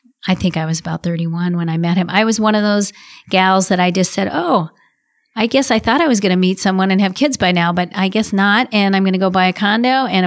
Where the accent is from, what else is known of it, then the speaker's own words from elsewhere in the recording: Ames, Iowa, United States; And we grew up in Ames, Iowa. So it was like this small kind of town, but yet big world in our household.